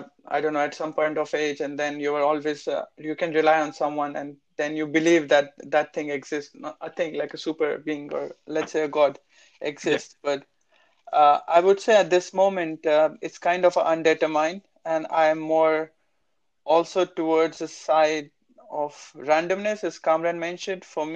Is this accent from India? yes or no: yes; Punjab, India; And I'm from the north. I'm from Punjab. It's in the north of India.